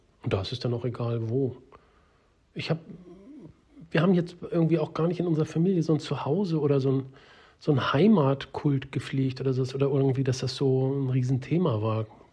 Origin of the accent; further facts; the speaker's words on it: Hamburg, Germany; Also ich mag schon gern in Hamburg sein, als Hamburger ist das irgendwie auch logisch und ist auch eine coole Stadt